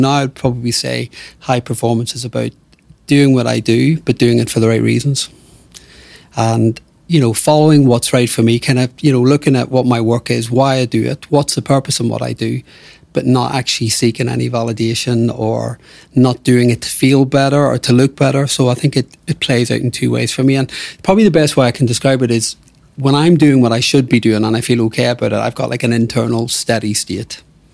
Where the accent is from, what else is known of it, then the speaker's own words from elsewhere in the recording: Northern Ireland, United Kingdom; growing up in Northern Ireland, very, very working class roots